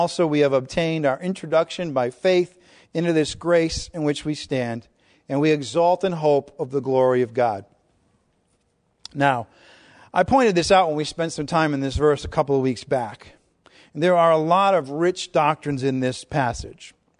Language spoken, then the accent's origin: English; Rhode Island, United States; but I'm from Rhode Island, so I drop my G's and R's and all kinds of letters.